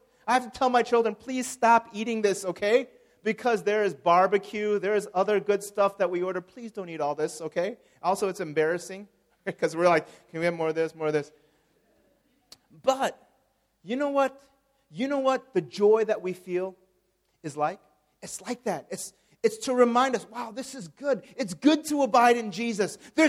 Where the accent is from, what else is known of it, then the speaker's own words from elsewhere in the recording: United States; There's one thing I miss about I'm from the United States. There's one thing I miss about the United States, especially eating out.